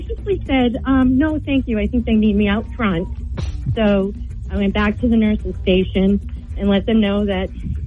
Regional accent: Penacook, New Hampshire, United States; I'm from Penacook, New Hampshire.

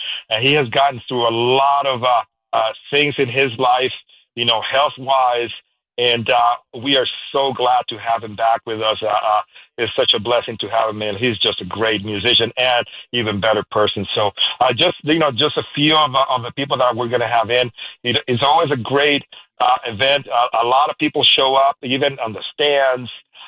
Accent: Puerto Rico; My background, I grew up in Puerto Rico, and my mom was an educator.

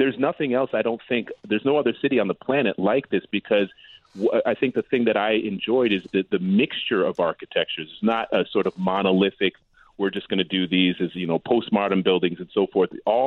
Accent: New York, United States; I'm a New Yorker. I'm a born and bred New Yorker.

